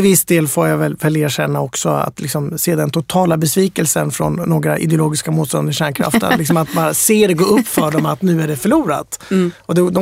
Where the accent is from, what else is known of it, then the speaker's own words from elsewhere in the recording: Sweden; Liksom, jag tycker för mig som svensk var det lite intressant.